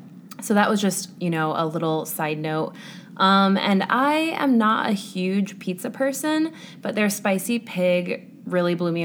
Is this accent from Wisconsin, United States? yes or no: no; Chicago, Illinois, United States; and I'm from Chicago originally